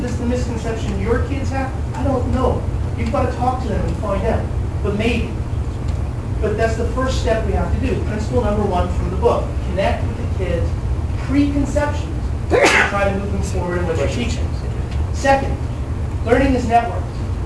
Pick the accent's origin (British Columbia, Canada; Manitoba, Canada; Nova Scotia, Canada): Manitoba, Canada; Now, understand, I'm coming from Manitoba and the prairies. It's really flat.